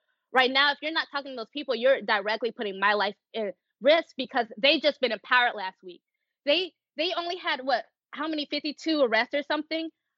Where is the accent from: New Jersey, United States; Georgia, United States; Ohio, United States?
Georgia, United States; Decatur; I'm from Atlanta, actually Decatur, where it's greater.